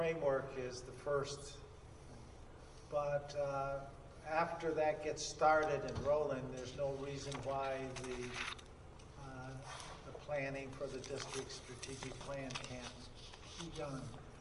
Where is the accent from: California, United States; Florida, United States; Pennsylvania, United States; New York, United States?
New York, United States; Oswego; I grew up, we grew up on Lake Ontario in Oswego, New York.